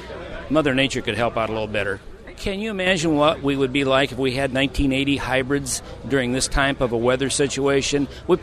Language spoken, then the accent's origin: English; Auburn, Illinois, United States; I'm from Auburn, Illinois, just about 50 miles straight west of here.